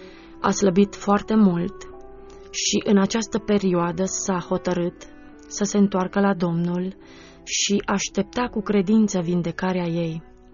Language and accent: Romanian; Timișoara, Timiș County, Romania; born there; M-am născut în Timișoara. Provin dintr-o familie de oameni simpli muncitori